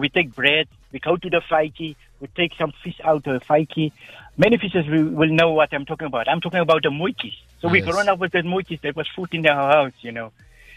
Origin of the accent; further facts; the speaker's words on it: Lamberts Bay, Western Cape, South Africa; growing up in Lamberts Bay where I've been born in a fisher family, you know.